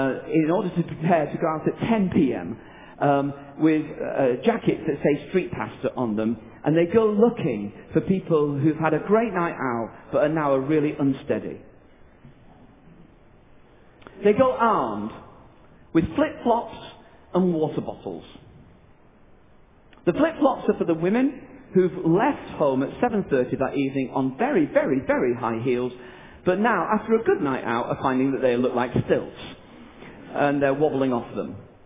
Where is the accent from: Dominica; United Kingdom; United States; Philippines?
United Kingdom; I'm British, as you now have established.